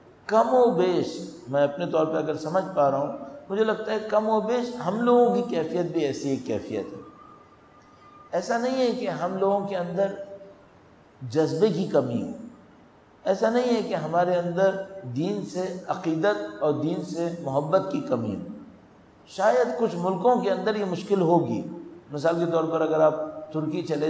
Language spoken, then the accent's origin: Urdu; Pakistan; اب ہمیں پاکستانی ہونے کے ناطے، اس ماحول میں رہنے والا ہونے کے ناطے